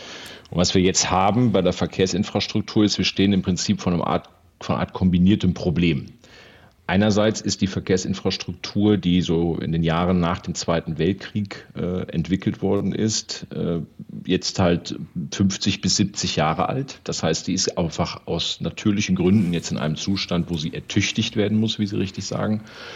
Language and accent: German; North Rhine-Westphalia, Germany; in meiner Heimat, insbesondere in Nordrhein-Westfalen